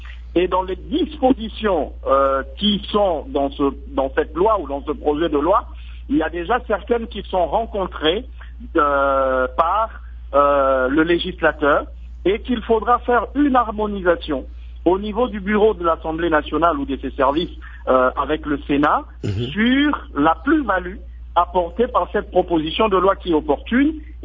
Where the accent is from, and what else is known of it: DR Congo